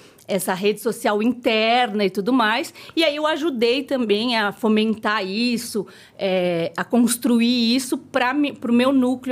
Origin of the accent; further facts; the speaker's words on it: Brazil; são valores que são nossos também. Que é super importante, assim, como brasileiros.